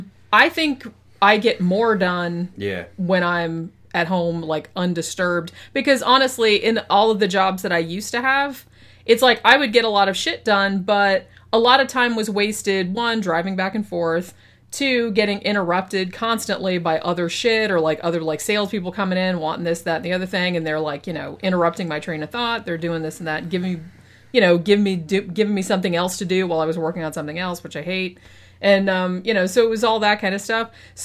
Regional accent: United States; it was funnier for me reading it as an American

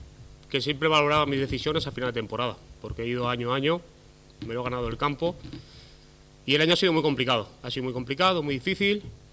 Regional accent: Vera, Andalusia, Spain; a mi pueblo, que es Vera

